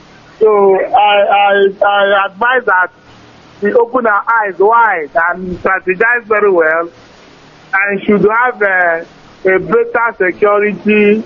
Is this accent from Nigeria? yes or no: yes; Southeast, Nigeria; You know, because we are from Igbo, they will see us as a prayer, as meat to eat.